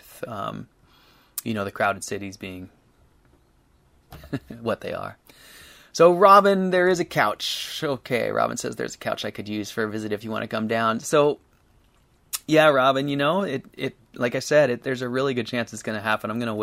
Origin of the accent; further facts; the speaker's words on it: Seattle, Washington, United States; I grew up in Seattle, as I just said, and as soon as I could, I left. And I've always lived in more rural areas